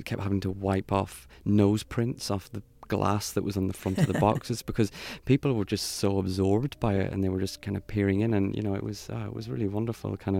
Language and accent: English; Northern Ireland, United Kingdom; growing up in Northern Ireland. I mean, you know, it was a mixed time, but I lived in a predominantly Catholic area and it was rife with superstition.